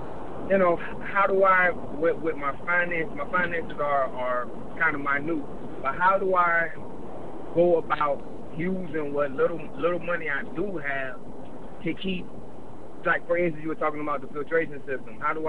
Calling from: Florida, United States; Hey, how you doing, Dave? … from the South Florida area.

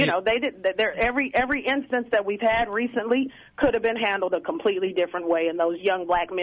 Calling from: Kansas, United States; I'm calling from Wyandotte County.

